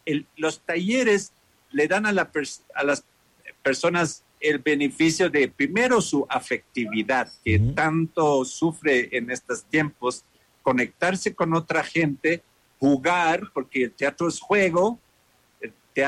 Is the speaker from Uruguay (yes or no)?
no; Germany; Spanish is a second language; now in Ecuador; la mirada de un gringo, digamos, soy alemán, pero aquí me dicen gringo, sobre el Ecuador